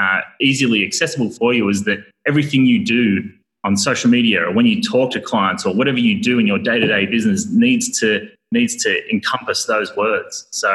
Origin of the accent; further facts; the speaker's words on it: Australia; accent: Australian; in my Australian accent, they come up with all types of crazy things that they think I'm saying.